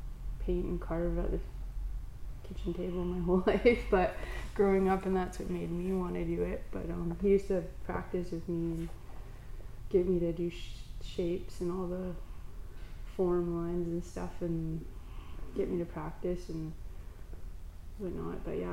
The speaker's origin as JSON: {"language": "English", "town": "Quinsam", "region": "British Columbia", "country": "Canada", "tie": "born or raised there", "said": "I'm Max's daughter. I'm from Wiwakai. Grew up on Quinsam."}